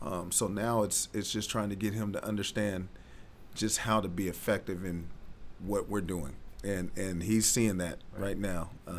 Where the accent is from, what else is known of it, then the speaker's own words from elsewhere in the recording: Riverside, California, United States; so being born and raised in Riverside